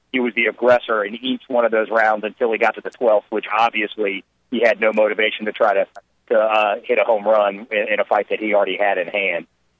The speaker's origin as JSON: {"language": "English", "town": "Pensacola", "region": "Florida", "country": "United States", "tie": "born or raised there", "said": "I grew up in Pensacola"}